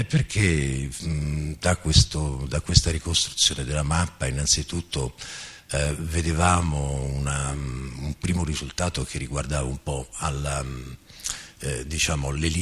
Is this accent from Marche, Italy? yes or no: yes; Ancona, Marche, Italy; io vengo da Ancona, quindi da una scuola accademica molto artigianale, meticolosa ma molto artigianale